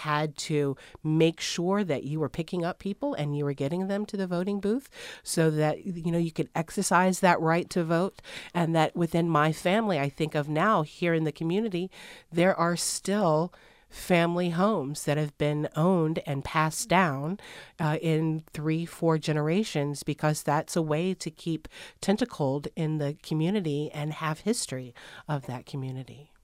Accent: Evanston, Ohio, United States; I grew up in Evanston, and if you say the community name Evanston today, it has a very different connotation in 2013 than it did in 1944.

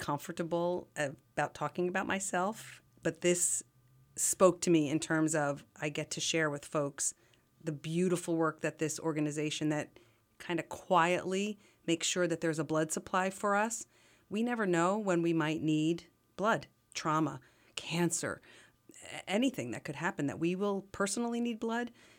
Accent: New Jersey, United States; now in Lehigh Valley, United States; I've been in Lehigh Valley 37 years. I love this area. I'm from a much less personal area. I'm from Northeast Jersey, and I came to the Lehigh Valley

